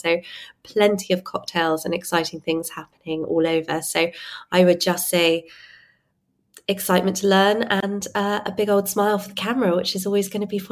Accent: England, United Kingdom; And I've just outed myself as incredibly English there

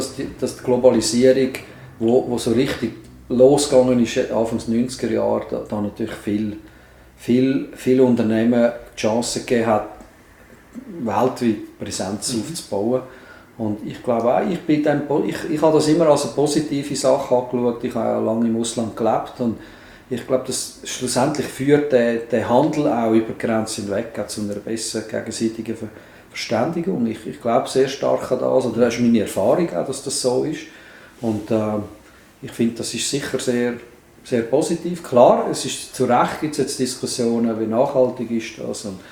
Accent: Switzerland; Und kennt man aber weniger jetzt bei uns in der Schweiz oder in den umliegenden Ländern.

